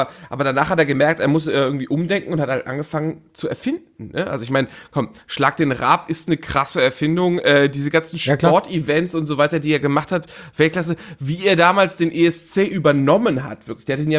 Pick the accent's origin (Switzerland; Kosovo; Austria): Switzerland; born there; Geboren in der Schweiz tatsächlich.